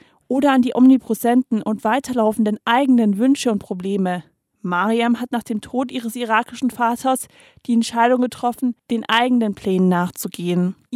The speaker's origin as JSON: {"language": "German", "town": "Stuttgart", "region": "Baden-Württemberg", "country": "Germany", "said": "Jedenfalls, soweit ich das als Stuttgarterin mit Migrationshintergrund beurteilen kann."}